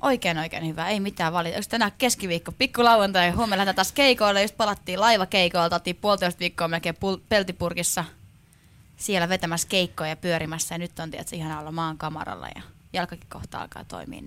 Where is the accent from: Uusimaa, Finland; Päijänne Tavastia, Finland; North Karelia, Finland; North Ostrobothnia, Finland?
Uusimaa, Finland; Lohja; now in Helsinki, Finland; Olen 23-vuotias, laulaja, tar. Ja olen kotoisin alun perin Lohjalta, nykyään helsinkiläistynyt.